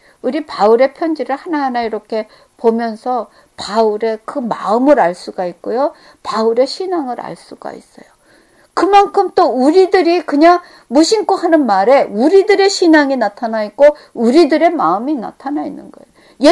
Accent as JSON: {"language": "Korean", "country": "South Korea", "lives_now": "United States", "said": "우리가 한국 사람 입장에서는 참 그것으로 인해서 얻고"}